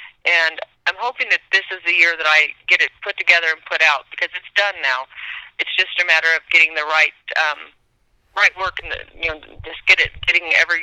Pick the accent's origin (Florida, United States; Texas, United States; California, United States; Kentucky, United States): California, United States; Stockton; born there; also born or lived in Oklahoma / Arkansas / Missouri; Was actually born in California and yeah. ended up Oklahoma, Arkansas, Missouri, and then back out here again.